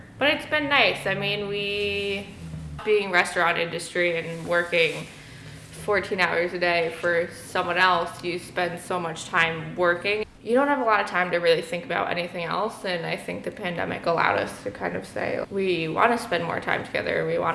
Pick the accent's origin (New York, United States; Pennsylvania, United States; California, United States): New York, United States; Woodstock; I'm originally from Woodstock. I haven't lived here in just under 10 years